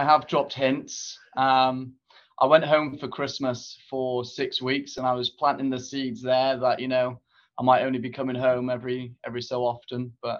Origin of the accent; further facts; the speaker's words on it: Wales, United Kingdom; moved away as an adult; now in Australia; I'm from West Wales in the UK. I studied in Cardiff University. I moved over to Australia 5 years ago.